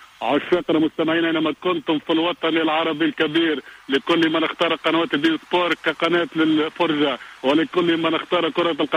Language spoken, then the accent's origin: Arabic; Kairouan, Kairouan Governorate, Tunisia; now in Monastir, Tunisia; انا من المنستير في من منستير المدينة، انا اصلي من القيروان ولكن طالب يعني مرحلة الدكتوراه في مدينة المنستير.